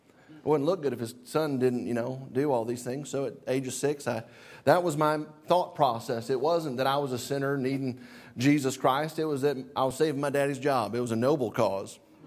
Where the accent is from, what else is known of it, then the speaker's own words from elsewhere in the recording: Michigan, United States; born there; also born or lived in Nebraska; I was born in Michigan. My dad surrendered to the ministry and took a pastorate in Omaha, Nebraska.